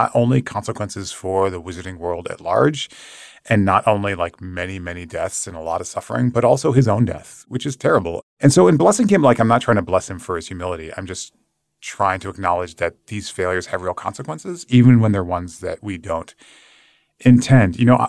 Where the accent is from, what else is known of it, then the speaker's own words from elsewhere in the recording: Michigan, United States; like my home state of Michigan